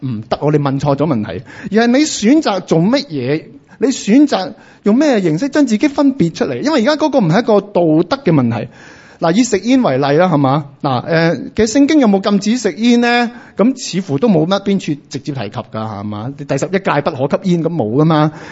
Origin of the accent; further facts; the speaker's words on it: China; 即係我哋中國人拜偶像咧，都會擺個橙、擺個碌柚喺度㗎